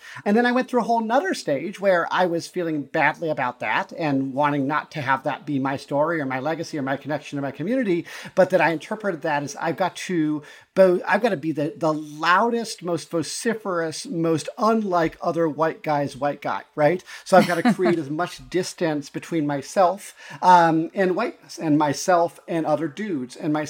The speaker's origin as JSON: {"language": "English", "region": "Montana", "country": "United States", "tie": "born or raised there", "said": "I grew up in Montana, primarily in a predominantly pretty white place"}